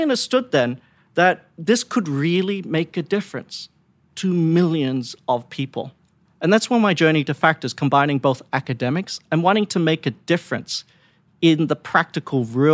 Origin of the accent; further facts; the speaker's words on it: Perth, Western Australia, Australia; moved away as an adult; now in United States; So they immigrated to Perth, Australia, and I grew up in Australia.